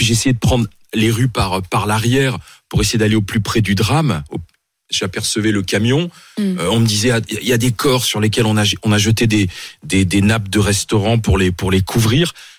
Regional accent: Nice, Provence-Alpes-Côte d'Azur, France; tu te sens étreint par le drame que tu vis en tant que niçois.

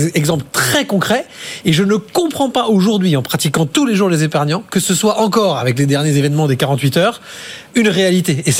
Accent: Bordeaux, Nouvelle-Aquitaine, France; Je vais donner un exemple parce que je suis un bon Bordelais.

